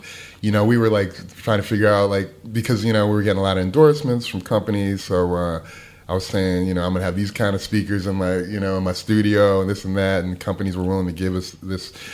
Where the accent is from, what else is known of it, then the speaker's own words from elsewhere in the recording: Guilford, Connecticut, United States; It's pretty much, if I go back to my hometown, which is Guilford, Connecticut, actually, where I grew up, it's pretty much the same place that I left